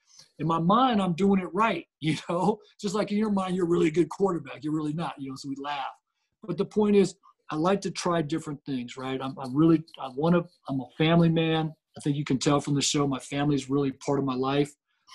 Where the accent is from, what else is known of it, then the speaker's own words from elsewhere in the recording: San Diego, California, United States; I play with my buddies I grew up with in San Diego home